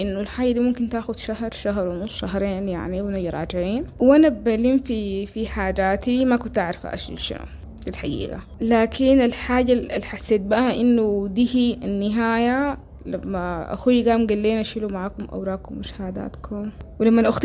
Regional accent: Khartoum, Sudan; ولدت وتربيت في الخرطوم، تفاصيل حياتي كلها مرتبطة بالخرطوم، إذا كانت درمان ولا بحري ولا خرطوم ذات المدينة اللي هناك.

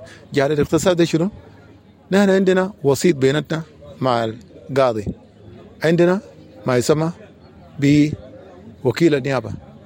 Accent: South Sudan; بعد ما نحن استغلينا طبعا من السودان بقى عندنا قوانين بتاع الشرطة بتاع جنوب السودان.

